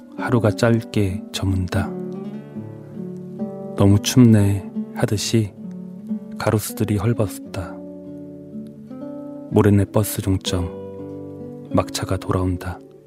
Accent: Wolpo, South Korea; 제가 어렸을 때 이제 달개라는 곳에 살았어요.

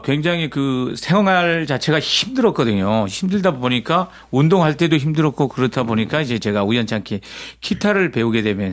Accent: Gageodo, South Jeolla, South Korea; born there; 제가 처음에 철공소 가거도의 섬에서 태어났고요.

